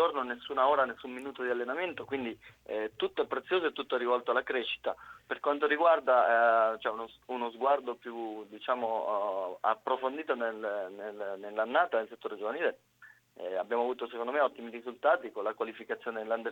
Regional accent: Macerata, Marche, Italy; Io l'ho vissuto un po' a Macerata, che è la mia città

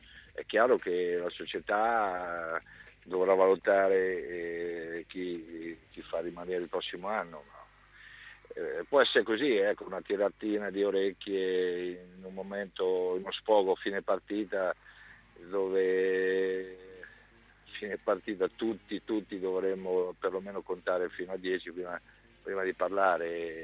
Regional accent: Ancona, Marche, Italy; io da Anconetano in quel momento sicuramente avrei accettato qualsiasi situazione

